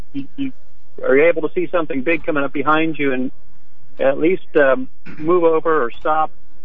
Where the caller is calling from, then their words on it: Auburn, United States; I'm calling from Auburn.